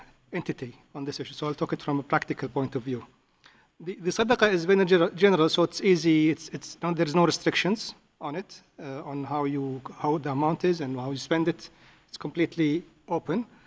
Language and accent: English; Kuwait; I come from Kuwait, Jamiyat Sheikh Abdullah Nouri Charitable Society.